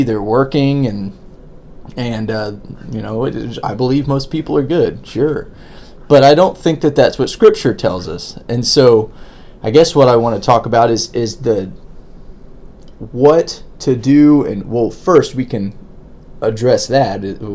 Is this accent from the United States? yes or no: yes; Florida, United States; You know, I'm from Florida. I'm really, it's called Florida, but it's really Southern Alabama, right?